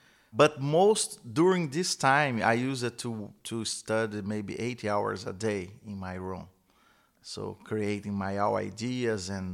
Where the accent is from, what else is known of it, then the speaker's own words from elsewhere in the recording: Franca, São Paulo, Brazil; So I am from Franca. It's a small town in Brazil. I was born there in 1980